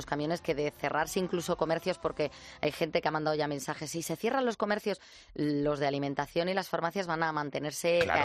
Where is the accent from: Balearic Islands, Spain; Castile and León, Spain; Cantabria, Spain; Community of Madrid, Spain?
Balearic Islands, Spain; Palma de Mallorca; Soy de Palma de Mallorca y encima estamos constipadas, mi hija y yo, qué desastre.